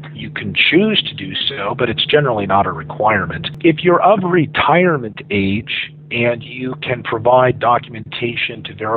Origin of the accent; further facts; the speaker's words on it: Denver, Colorado, United States; also born or lived in Boston, United States / Los Angeles, United States; I was born in America. I grew up for the most part in Denver, Colorado.